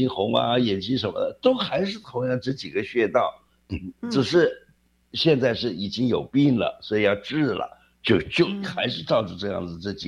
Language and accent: Chinese; China; 一小撮，我们中国人用的词儿啊，一小撮，